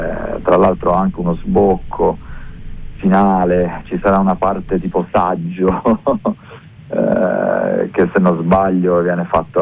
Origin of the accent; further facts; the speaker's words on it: Tuscany, Italy; now in Milan, Italy; Io da toscano ho partecipato molto volentieri